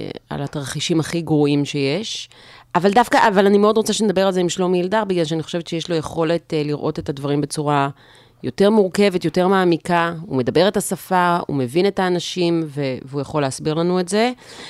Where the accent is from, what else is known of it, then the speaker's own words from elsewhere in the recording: Haifa, Haifa District, Israel; אני כילדת העיר גדלתי בחיפה.